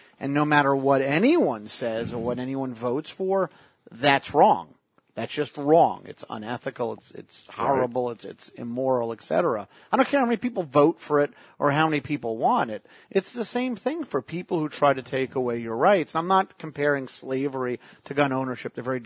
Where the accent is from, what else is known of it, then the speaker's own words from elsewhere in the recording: United States; You know, as an American, I have to listen to my government.